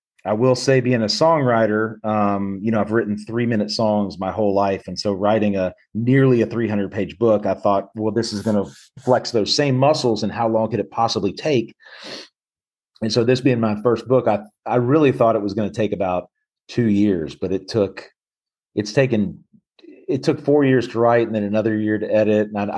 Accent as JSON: {"language": "English", "town": "Memphis", "region": "Tennessee", "country": "United States", "tie": "born or raised there", "said": "I grew up in Memphis, and my best friend since the first grade, we're still in close contact with one another."}